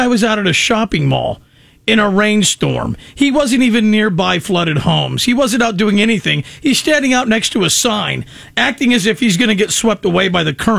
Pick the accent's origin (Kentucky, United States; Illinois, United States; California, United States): California, United States; Oh, well, I don't either because I'm from California